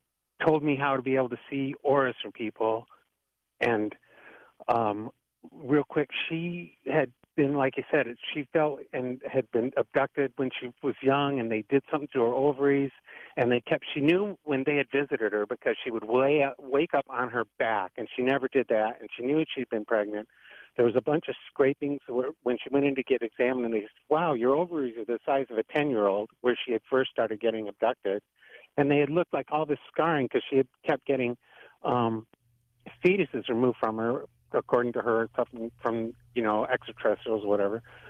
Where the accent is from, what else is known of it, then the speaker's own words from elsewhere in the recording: Las Vegas, Nevada, United States; I grew up in Vegas, so this was all in Vegas.